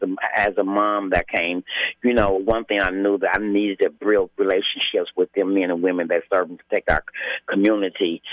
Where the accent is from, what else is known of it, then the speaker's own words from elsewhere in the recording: Kansas City, Missouri, United States; Boy, I've been born and raised in Kansas City all my life. I love my community.